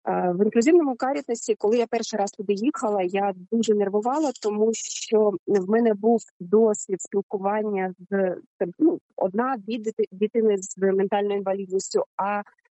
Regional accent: Kherson, Kherson Oblast, Ukraine; народилася та жила в Херсоні.

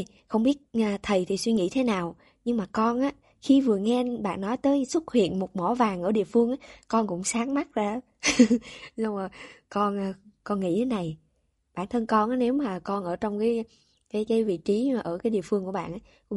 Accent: France; đến từ Pháp

